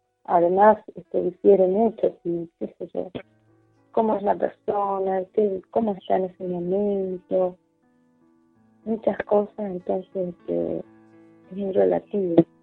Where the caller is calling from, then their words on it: Reconquista, Santa Fe, Argentina; de Reconquista.